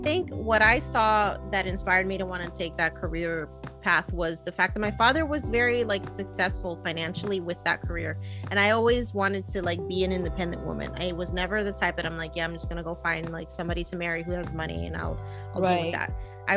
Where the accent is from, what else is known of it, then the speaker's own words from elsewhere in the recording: New Jersey, United States; Yeah, no, I grew up in New Jersey.